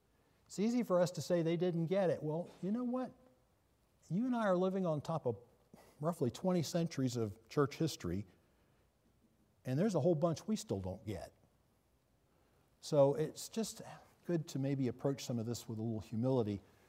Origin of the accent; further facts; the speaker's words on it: Charleston, South Carolina, United States; growing up in Charleston, some of you know this, if you've ever been in that context, you know Charlestonians are as a horse of another color.